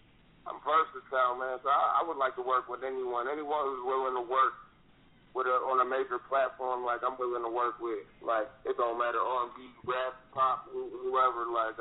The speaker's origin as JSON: {"language": "English", "town": "Manassas", "region": "Pennsylvania", "country": "United States", "said": "I'm from Manassas, Pennsylvania, right outside of Pittsburgh."}